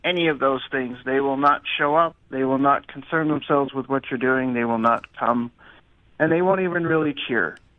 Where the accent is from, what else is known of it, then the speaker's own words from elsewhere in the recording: East, United States; now in Los Angeles, United States; As you guys know, I'm from the East, but I live in L.A. now.